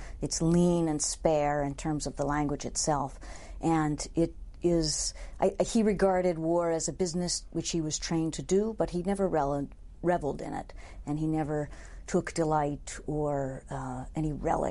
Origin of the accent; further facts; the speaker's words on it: Boston, Massachusetts, United States; I grew up in Boston.